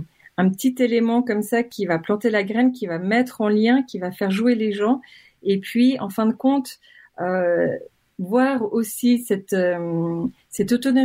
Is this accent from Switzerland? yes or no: yes; Geneva, Switzerland; Je suis née à Genève, j'ai grandi ici.